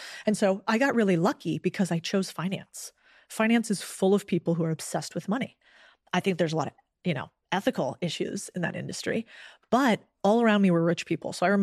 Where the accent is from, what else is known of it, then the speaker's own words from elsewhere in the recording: Austin, Texas, United States; And I'm from Austin and I kind of like crystals.